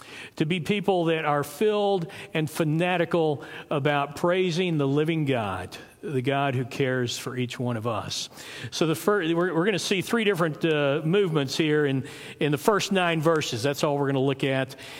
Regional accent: Dallas, Texas, United States; You know, I grew up in Dallas, and I'm still passionate about the football team there.

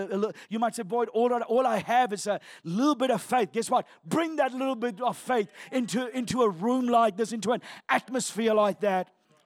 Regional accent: Sri Lanka; I'm originally from Sri Lanka.

